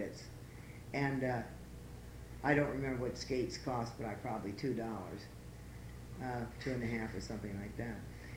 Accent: Mill Valley, California, United States; when I grew up in Mill Valley, all right, then I was married in 1941.

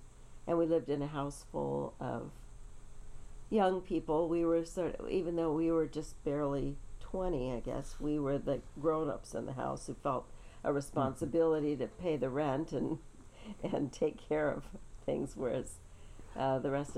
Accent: San Francisco, California, United States; born there; And I was born in San Francisco in 1942, October, so I'm a little bit younger, a few months. And my parents were both born in San Francisco.

